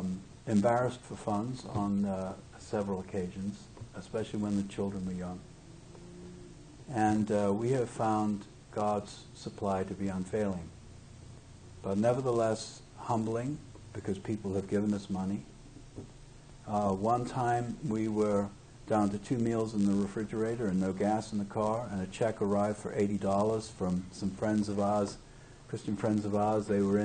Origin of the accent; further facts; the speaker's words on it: United Kingdom; You know that I am British, and I was very distant all my life.